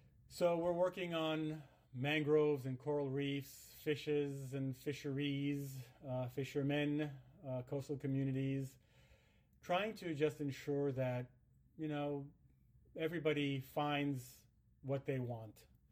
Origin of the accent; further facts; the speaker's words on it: Haiti; I was born and raised in Haiti. I studied for a while in the United States and then returned to Haiti